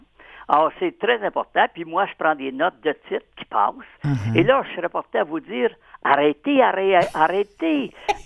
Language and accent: French; Quebec, Canada; Pourtant, je suis Québécois, puis je donne toujours préférence à des livres québécois.